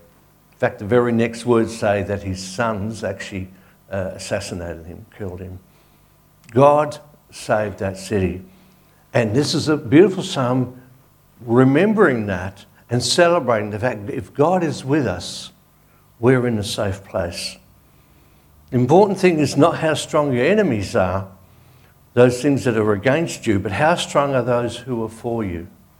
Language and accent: English; St Albans, Victoria, Australia; These guys have found out that we're from St. Albans and we need help.